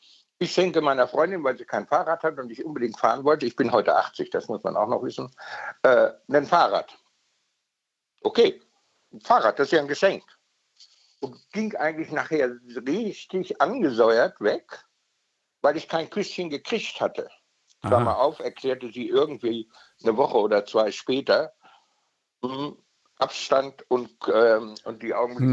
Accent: West Germany, Germany; ich komme aus dem Westen, und als ich vor 30 Jahren mit dem Chaos Computer Club hier nach 1990 nach Berlin kam

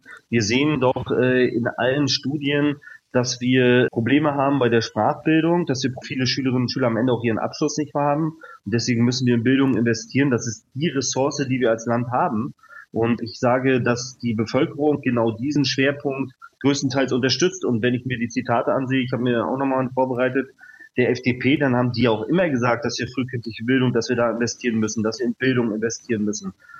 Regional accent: East Germany, Germany; ich komme aus Ostdeutschland.

